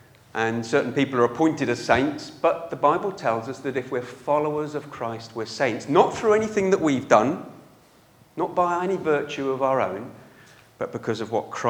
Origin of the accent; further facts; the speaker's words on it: England, United Kingdom; It says I'm a UK citizen. But my identity is also evident in the way I behave. I'm very British, very English.